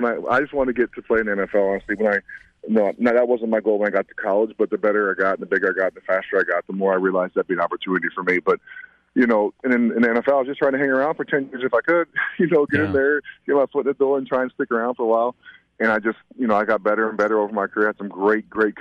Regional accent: New Mexico, United States; You know, when you get there, I grew up in New Mexico, so I didn't know a lot about the Bears when I got there.

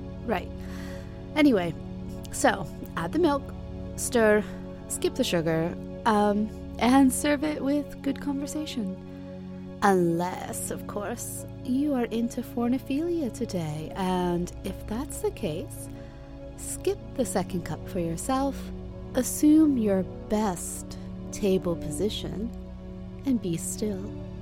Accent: United States; Maybe it's because, I don't know, I'm American.

